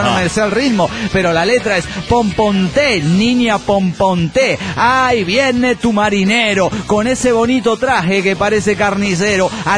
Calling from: San Salvador, El Salvador; de San Salvador, El Salvador, tierra de valientes y de pupusas.

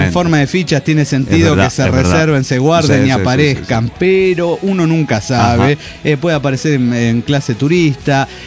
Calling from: Tarija, Bolivia; 91 de Tarija, Bolivia.

